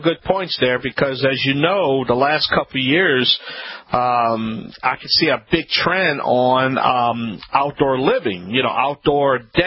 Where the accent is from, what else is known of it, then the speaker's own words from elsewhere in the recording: Louisiana, United States; Because you know, I'm a Cajun.